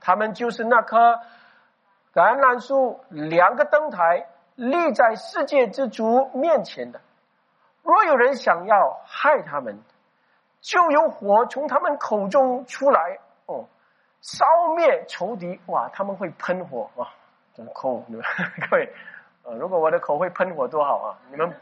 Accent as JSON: {"language": "Chinese", "country": "Singapore", "said": "所以呢我们新加坡人每个人能够得到多少钱可能是这样吧"}